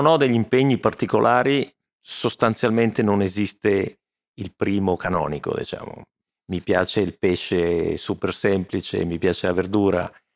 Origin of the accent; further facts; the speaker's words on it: Veneto, Italy; intanto sono veneto, è una famiglia di produttori di vino da un sacco di anni